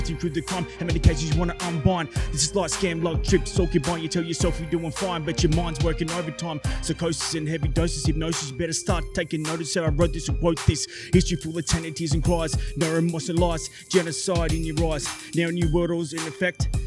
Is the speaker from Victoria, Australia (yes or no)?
no; Tasmania, Australia; I'm from practically everywhere. Tasmanian Aboriginal, by the way.